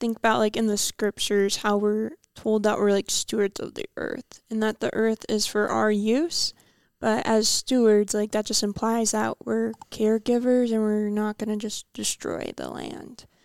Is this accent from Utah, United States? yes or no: yes; Salt Lake City, Utah, United States; And, you know, I grew up in Salt Lake, and I've always, like, thought the mine was ugly.